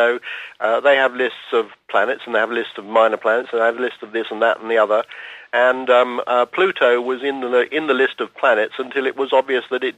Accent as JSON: {"language": "English", "region": "London", "country": "United Kingdom", "tie": "born or raised there", "said": "Yes, so although I was born and brought up in London"}